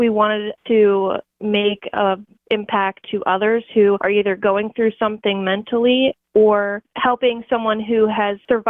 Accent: Maryland, United States; I grew up in Maryland, and I went to a technical high school where my dad taught.

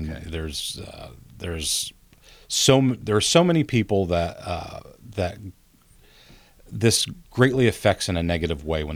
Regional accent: Pennsylvania, United States; No. Well, I mean, I grew up in Northumberland County. That's definitely not the case. I have a lot of ties, a lot of family in Northumberland County.

